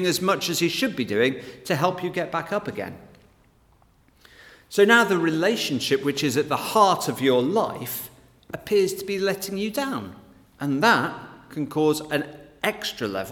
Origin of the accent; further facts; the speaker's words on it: England, United Kingdom; I'm British. And not just British, but middle-class English.